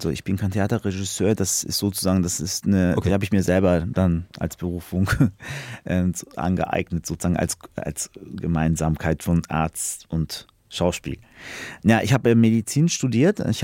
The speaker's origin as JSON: {"language": "German", "town": "Beckum", "region": "North Rhine-Westphalia", "country": "Germany", "tie": "born there", "also_born_or_lived": "Berlin / Münster", "said": "Ich komme ja auch aus der Gegend, ich bin in Beckum, das ist eine Kleinstadt in Westfalen, geboren, bin ich nach Münster gegangen"}